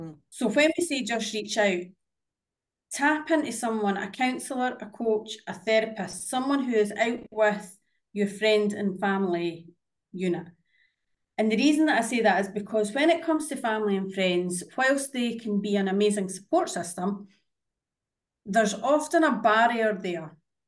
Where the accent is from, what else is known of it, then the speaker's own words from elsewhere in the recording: Scotland, United Kingdom; moved away as an adult; now in Montenegro; I'm Scottish, you know, I'm used to trees and green stuff and rain.